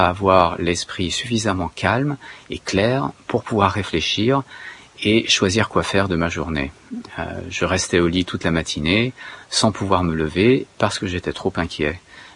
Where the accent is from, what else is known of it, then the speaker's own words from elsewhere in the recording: Iran; c'est moi j'ai grandi en partie en Iran